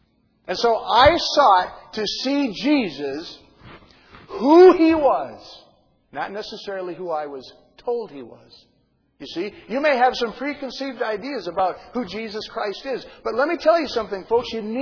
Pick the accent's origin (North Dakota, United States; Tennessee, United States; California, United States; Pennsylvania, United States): North Dakota, United States; Grand Forks; I was raised up in North Dakota, Grand Forks, a city most people don't even know about. It's primarily Catholic and Protestants.